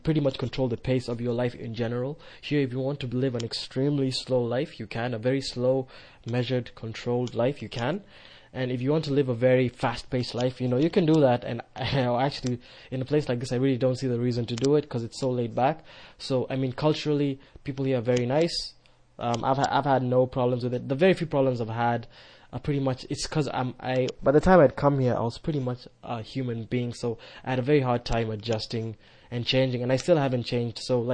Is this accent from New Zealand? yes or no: no; Nairobi, Kenya; I was born in Nairobi, raised in Nairobi, and I mean, I can't compare the levels of, like, tension and anxiety and anger that you encounter just on a day-to-day basis in a place like Nairobi